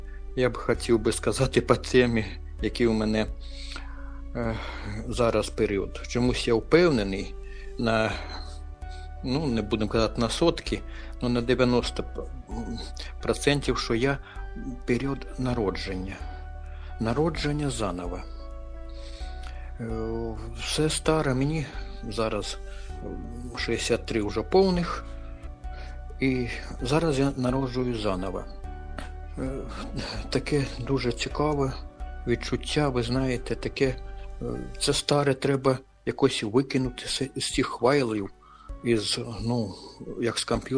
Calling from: Slovakia; Телефоную я зі Словаччини.

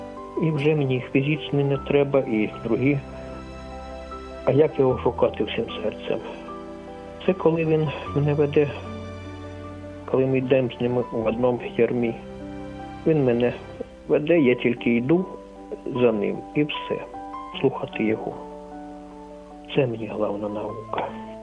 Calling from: Kyiv, Ukraine; телефонує з Києва.

